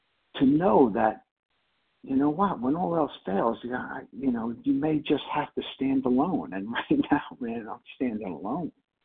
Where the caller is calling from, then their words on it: Pennsylvania, United States; Pennsylvania.